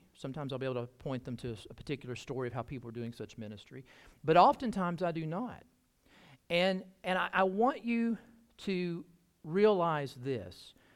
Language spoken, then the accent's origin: English; Birmingham, Alabama, United States; also born or lived in Kentucky; growing up in Birmingham, where the best barbecue in the world exists, I love my barbecue, and I love it more now than when I lived in Kentucky.